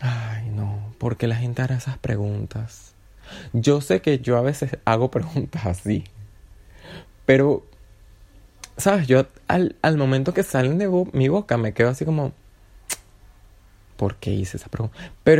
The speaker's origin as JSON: {"language": "Spanish", "country": "Venezuela", "accent": "Venezuelan", "said": "¿Será que porque yo tengo la tonada venezolana, no me entienden o simplemente deciden no entender?"}